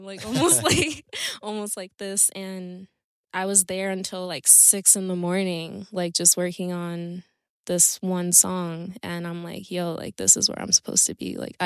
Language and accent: English; New York, United States; I'm like a first generation. That's a very, you know, interesting mix of culture. And so I think growing up in New York, like I think most New Yorkers have the pride of being built like tough and growing up really fast